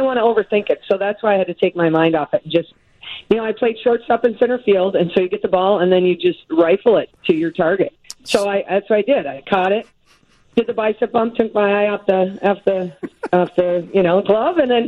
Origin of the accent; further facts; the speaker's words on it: Minnesota, United States; I'm originally from Minnesota.